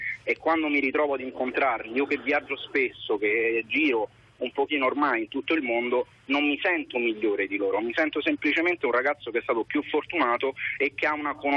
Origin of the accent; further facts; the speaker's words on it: Rome, Lazio, Italy; Quando ero piccolo a Torpignattara, nel mio quartiere dove sono cresciuto